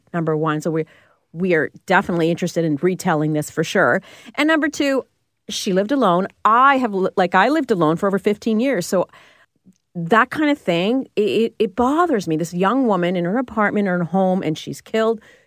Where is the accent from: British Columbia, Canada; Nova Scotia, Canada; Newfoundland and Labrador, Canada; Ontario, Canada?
Ontario, Canada; Toronto; We are two reporters from Toronto, Ontario.